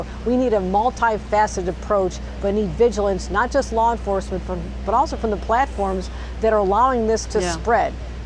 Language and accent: English; Buffalo, New York, United States; It's my hometown of Buffalo.